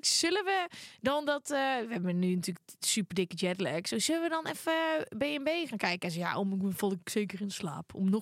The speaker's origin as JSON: {"language": "Dutch", "region": "North Brabant", "country": "Netherlands", "said": "omdat ik uit Brabant kwam."}